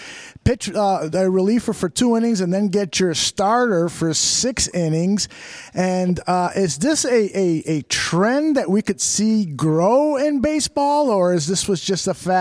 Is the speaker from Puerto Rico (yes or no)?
yes; Lares, Puerto Rico; have you ever been to Puerto Rico, where my hometown of Lares and Rio Piedras